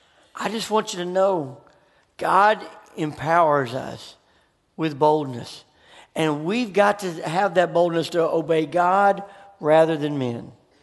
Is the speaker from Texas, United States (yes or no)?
no; Memphis, Tennessee, United States; I grew up in Memphis. It's a tough place.